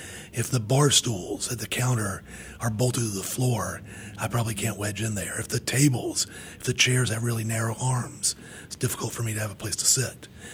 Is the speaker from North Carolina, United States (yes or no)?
yes; Charlotte, North Carolina, United States; Because I'm from Charlotte. I haven't been to New York that much. I haven't rode the subway that much.